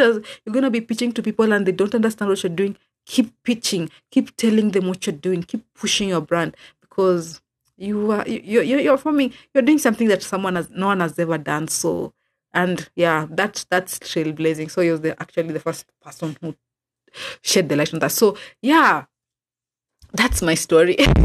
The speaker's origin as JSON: {"language": "English", "town": "Kisumu", "region": "Kisumu County", "country": "Kenya", "said": "I'm a podcaster from Kisumu."}